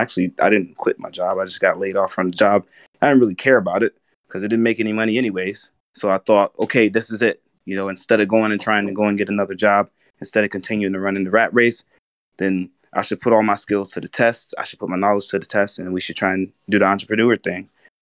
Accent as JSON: {"language": "English", "town": "Brunswick", "region": "Georgia", "country": "United States", "tie": "born or raised there", "lives_now": "Asia", "said": "I'm from Brunswick, Georgia. I grew up like in the same city where they shot Ahmaud Arbery. I'm from the block, but I just live in Asia."}